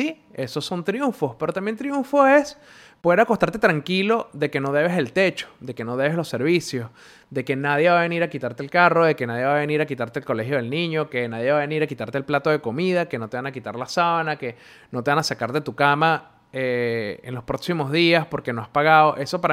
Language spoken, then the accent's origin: Spanish; Venezuela; yo creciendo en Venezuela nunca me sentí realmente parte de la idiosincrasia del país.